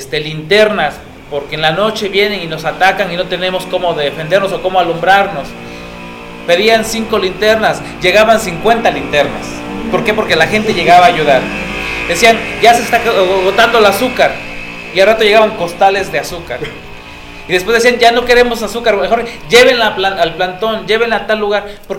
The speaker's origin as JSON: {"language": "Spanish", "town": "Santa Cruz Xoxocotlán", "region": "Oaxaca", "country": "Mexico", "said": "yo soy de Santa Cruz, Jojocotlán, es un municipio que se rige por partidos políticos, pero que en la comunidad nos seguimos rigiendo por usos y costumbres."}